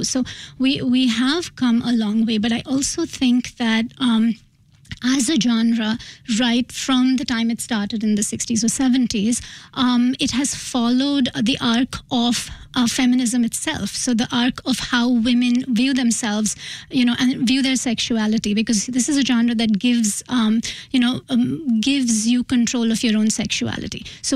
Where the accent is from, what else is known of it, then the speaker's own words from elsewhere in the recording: Mumbai, Maharashtra, India; So here I was, this young girl growing up in Mumbai who didn't think everything I was being told was the truth.